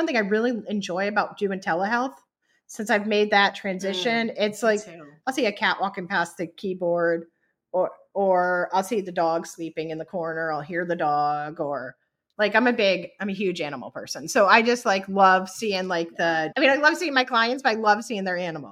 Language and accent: English; Rhode Island, United States; Some know I'm from Rhode Island.